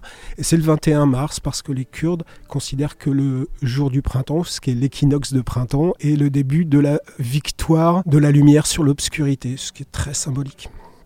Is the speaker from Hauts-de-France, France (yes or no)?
no; Vannes, Brittany, France; born or raised there